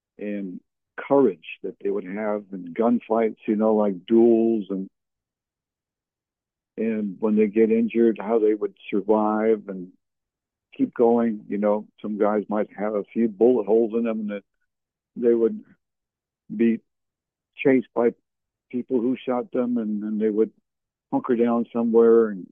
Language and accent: English; San Diego, California, United States; but I did enjoy reading them while growing up in San Diego.